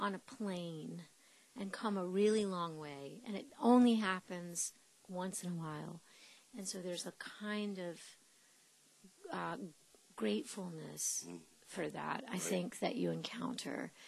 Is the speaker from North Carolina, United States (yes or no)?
yes; North Carolina, United States; also born or lived in Texas, United States; So I was raised in North Carolina.